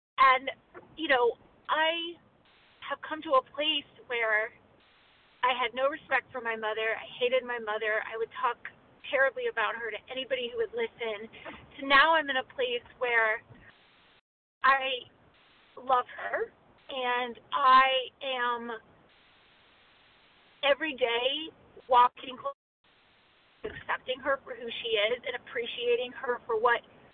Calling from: Maryland, United States; I'm calling from Maryland.

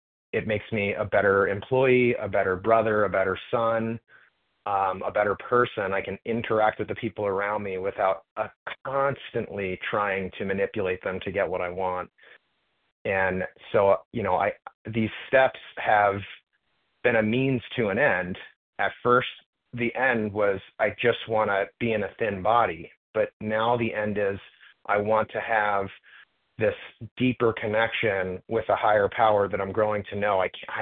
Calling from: Florida, United States; I'm calling from Florida.

